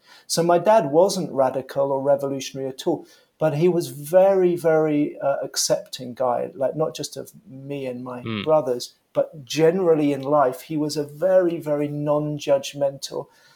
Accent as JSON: {"language": "English", "region": "London", "country": "United Kingdom", "tie": "born or raised there", "said": "fairly typical kind of professional middle-class family, born and raised in London."}